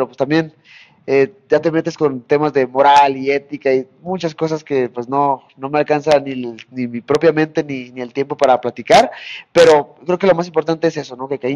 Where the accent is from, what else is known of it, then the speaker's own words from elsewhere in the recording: Tijuana, Baja California, Mexico; pero yo, por ejemplo, en Tijuana, de donde yo soy, pues mis familia me dijo que sí hubo 2-3 disturbios.